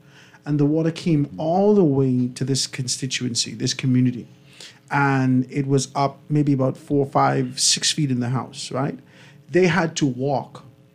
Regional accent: Grand Bahama, Bahamas; I'm from Grand Bahama. Midshipman Road and other spaces.

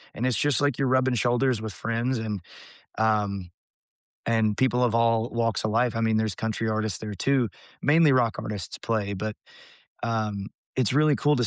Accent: Liberty, Kentucky, United States; I'm from Kentucky myself, so we're kind of neighbors.

